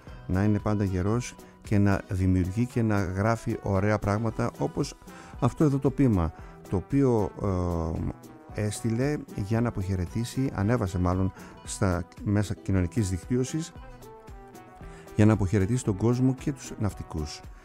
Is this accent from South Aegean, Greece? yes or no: yes; Kasos, South Aegean, Greece; να είναι καλά εκεί που βρίσκεται στο νησί μου την Κάσο